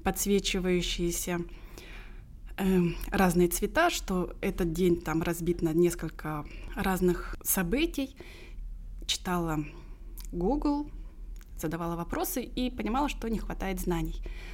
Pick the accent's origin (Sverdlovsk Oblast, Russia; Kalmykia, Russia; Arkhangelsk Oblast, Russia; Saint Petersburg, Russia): Kalmykia, Russia; also born or lived in Moscow; Я вернулась из Москвы к себе на родину, к родителям в Калмыкию.